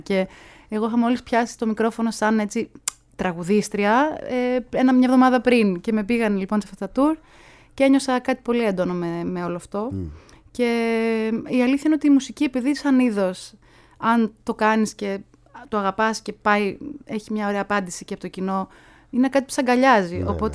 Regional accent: Greece; also born or lived in London, United Kingdom / Boston, United States; το πρώτο μου στάδιο λοιπόν σαν Ελληνίδα στο εξωτερικό ήταν στο TAFS, στη Βοστόνη

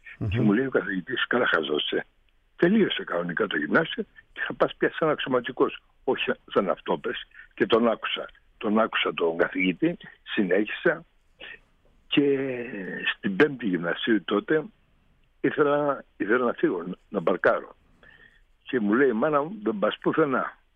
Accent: Thourio, Eastern Macedonia and Thrace, Greece; η καταγωγή μου ήταν από τον Εύρο, ψηλά από τον Εύρο, Θούριο.

